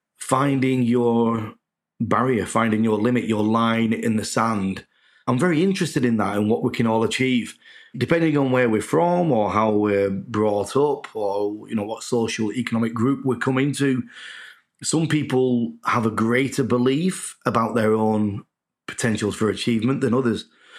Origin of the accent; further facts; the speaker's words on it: Manchester, North West England, United Kingdom; near my hometown in Manchester.